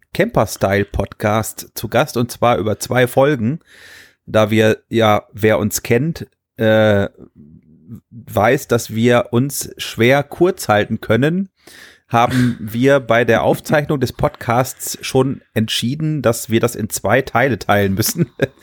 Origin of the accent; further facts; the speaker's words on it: Germany; bei uns im Teutoburger Wald, also da, wo ich herkomme